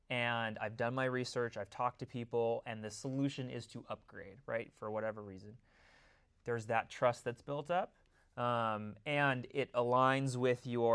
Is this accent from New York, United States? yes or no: no; Los Angeles, California, United States; I'm from Los Angeles. I live there with my wife, who is here also.